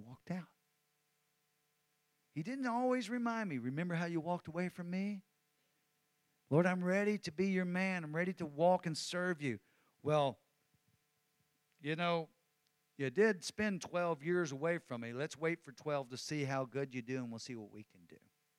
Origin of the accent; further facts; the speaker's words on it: Texas, United States; But I live in Texas, and I'm a Texan